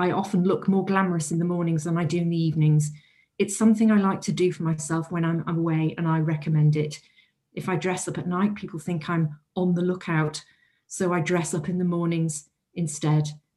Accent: Wales, United Kingdom; I grew up in North Wales near the coast, although it wasn't a particularly beachy area.

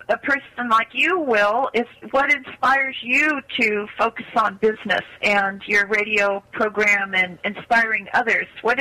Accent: Orange, California, United States; which is my hometown of Orange. And as I mentioned previously, my father and my grandfather had a business for over 65 years in the city of Orange.

